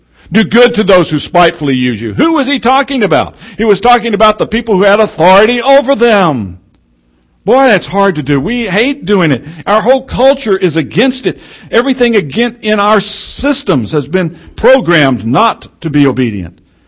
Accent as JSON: {"language": "English", "region": "Texas", "country": "United States", "said": "I'm from Texas. People don't say those things about my heritage to my face or any place else."}